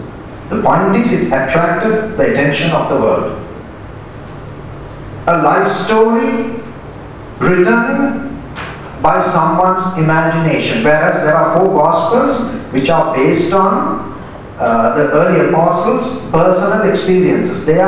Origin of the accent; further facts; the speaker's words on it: Sri Lanka; I'm from Sri Lanka